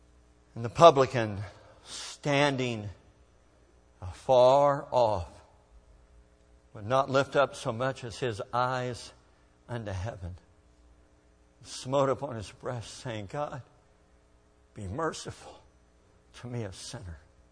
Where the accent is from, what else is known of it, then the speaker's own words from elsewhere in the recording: United States; I am an American. I believe in the Democratic Republic of America.